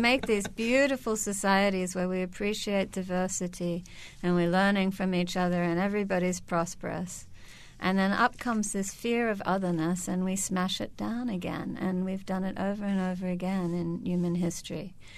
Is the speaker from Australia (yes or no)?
yes; Australia; growing up in Australia